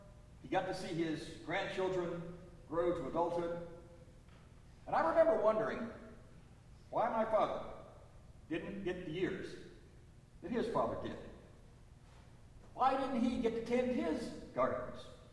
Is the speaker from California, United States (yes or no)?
no; Charleston, West Virginia, United States; Even as a youngster growing up in the Charleston, West Virginia area, I was aware of how hard he worked as a self-employed house painter